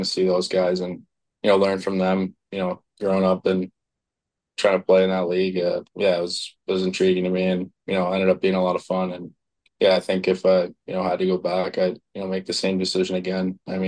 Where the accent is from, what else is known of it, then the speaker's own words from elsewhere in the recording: United States; being an American kid, I didn't know a whole lot about the OHL